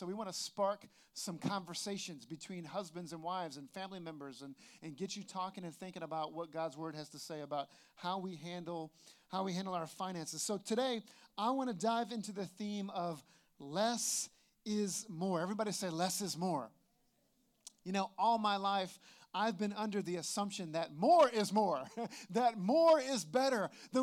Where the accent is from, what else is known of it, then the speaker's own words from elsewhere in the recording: New Orleans, Louisiana, United States; A few years ago, I was down in New Orleans visiting my family for Thanksgiving. That's my hometown, and we go down there.